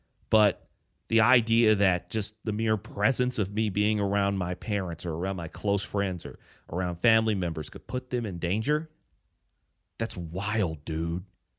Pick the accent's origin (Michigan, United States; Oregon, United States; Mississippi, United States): Michigan, United States; Detroit; also born or lived in Chicago; I look at a city like Detroit, my hometown. My parents still live in the Detroit area, that concentrated region in southeast Michigan where most of the cases are.